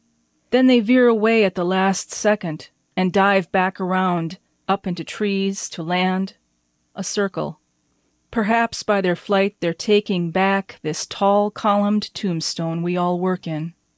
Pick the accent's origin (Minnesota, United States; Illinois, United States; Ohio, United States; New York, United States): Minnesota, United States; Esko; I'm from Esko, Minnesota